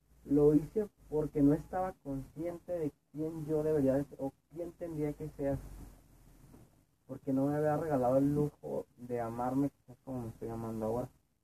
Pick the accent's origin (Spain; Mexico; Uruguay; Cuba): Mexico; Guadalajara, Jalisco; Yo soy de Guadalajara, Jalisco, México.